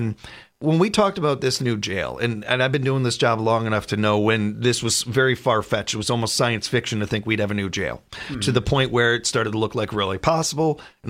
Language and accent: English; Chicago, Illinois, United States; this is something that I deal with from my hometown and from where I'm from. And anytime you see Chicago in the news, you hear about it talked about like it's a third world country or it's a war zone